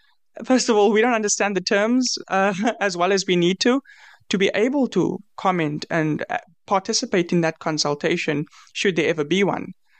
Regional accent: South Africa; I'm a youth intersectional justice activist. I'm from South Africa.

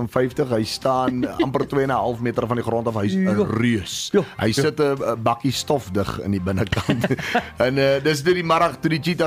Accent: Redelinghuis, Western Cape, South Africa; Ek het groot geword in die Sandveld distrik in die Weskus wêreld, 'n dorpie met die naam van Redelinghuis. Klein dorpie tussen Paketberg en Elandsbaai.

